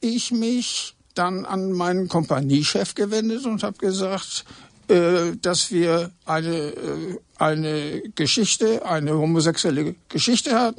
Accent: Hamburg, Germany; Und ich als Hamburger war also dann lieber in der Freizeit mehr in Hamburg

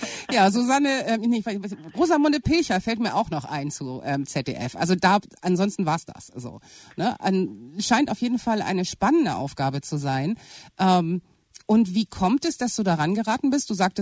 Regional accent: Hamburg, Germany; Okay, also für mich als Hamburgerin ist das eine Überraschung.

